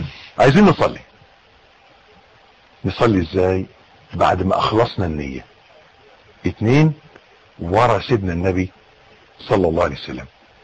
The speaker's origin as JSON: {"language": "Arabic", "country": "Egypt", "said": "بيقولوا عيبنا احنا كمصريين ان احنا بنتكلم من مناخيرنا، ما بنتكلمش من بقنا، بنتكلم من انفنا، ما بنتكلمش من بقنا."}